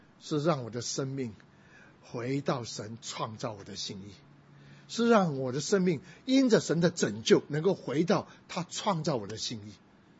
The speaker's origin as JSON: {"language": "Chinese", "region": "Guangdong", "country": "China", "also_born_or_lived": "Hong Kong / Taiwan", "said": "所以要把我偷渡，把他送回香港，因为我是广东人。"}